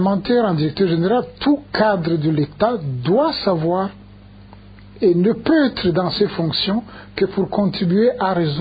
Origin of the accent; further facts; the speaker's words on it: Burundi; les codes, nous les connaissons, nous sommes Burundais.